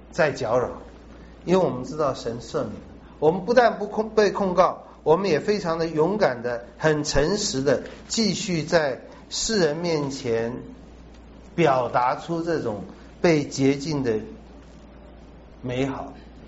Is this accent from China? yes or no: yes; China; 保罗有一个跟我们中国人很像的地方